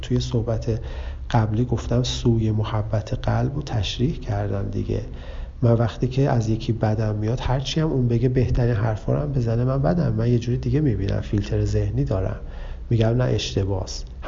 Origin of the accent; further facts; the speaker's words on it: Iran; ما ایرانی هستیم، در ایرانی متولد شدیم که مولانا داره، در ایرانی درس خوندیم و رشد کردیم